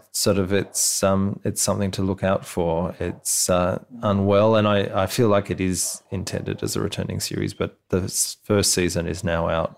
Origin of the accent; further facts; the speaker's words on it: Canberra, Australian Capital Territory, Australia; Yeah, well, and in Canberra, my hometown as well.